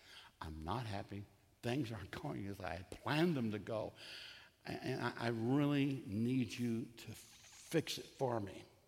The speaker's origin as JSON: {"language": "English", "region": "Texas", "country": "United States", "tie": "born or raised there", "said": "I grew up in the Presbyterian Church, as they used to say, a child of the church, on the Gulf Coast of Texas."}